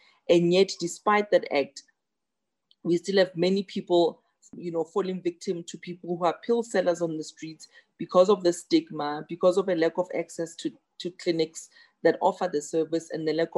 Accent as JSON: {"language": "English", "country": "South Africa", "said": "So the frustration for me as a South African, as a woman, as a doctor"}